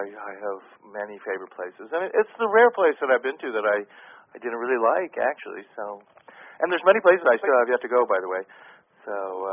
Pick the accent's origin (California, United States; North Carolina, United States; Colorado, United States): Colorado, United States; I grew up in Colorado, and I've spent a lot of time in the Himalayas